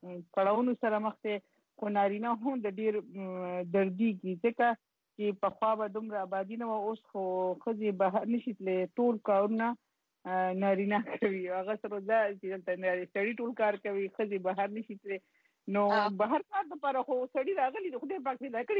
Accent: Khost, Afghanistan; د خوست نه یم

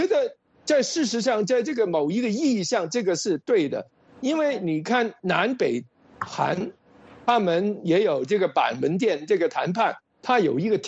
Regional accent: Hong Kong; now in United Kingdom; 我是一个香港人。我现在在英国，我是一个英国的华人

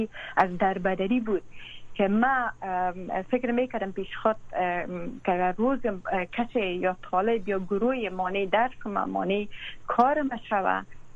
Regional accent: Afghanistan; وقتی که درباره مسافرت فکر می کردم، می گفتم نه، این کشورم است، وطنم است، هیچ وقت یک اتفاق نمی افته

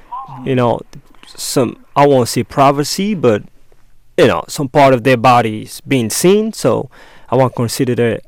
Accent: Conakry, Guinea; English is a second language; Oh, that's Guinea-Conakry, West Africa, where I grew up.

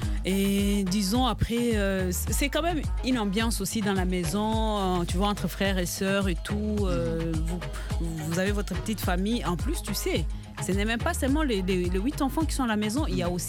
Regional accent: DR Congo; je parle par exemple du cas de chez moi en RDC.

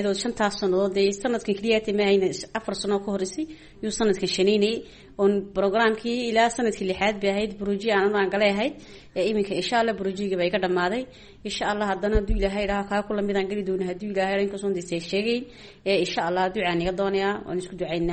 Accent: Djibouti; reer Jabuuti baan ahay

